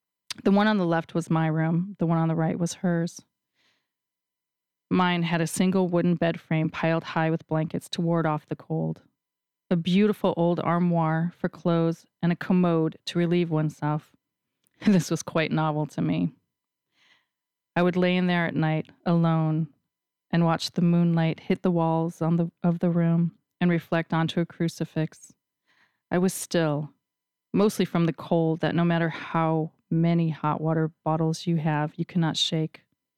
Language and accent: English; Ireland; There was nothing for a girl of my age to do there, but I really loved being Irish, and I loved the ragged hills that lay beyond her cottage.